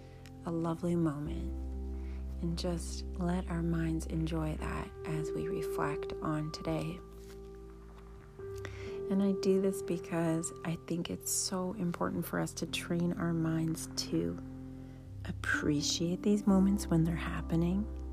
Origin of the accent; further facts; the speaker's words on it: Canada; now in United States; Here it is, the Thanksgiving weekend in the United States where I live. I grew up in Canada, but we've lived in the United States for many years.